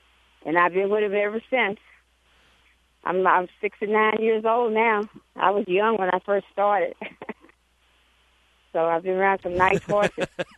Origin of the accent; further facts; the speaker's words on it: Louisiana, United States; I'm from Louisiana, And I wanted to work for somebody that was nice to me.